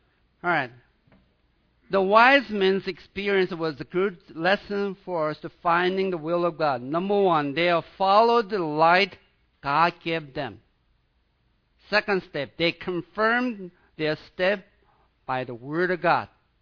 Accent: South Korea; Really, I'm from South Korea. I was born and lived in that culture

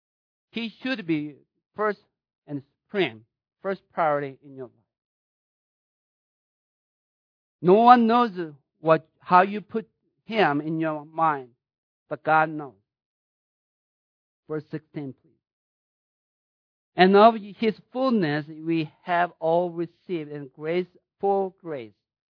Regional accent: United States; You see, the American, as an American, as a Gentile, we don't get

